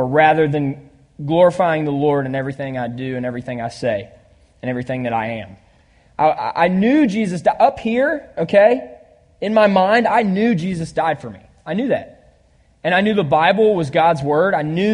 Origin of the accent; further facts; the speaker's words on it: Nashville, Tennessee, United States; I'm so happy to be here. I am from Nashville, Tennessee.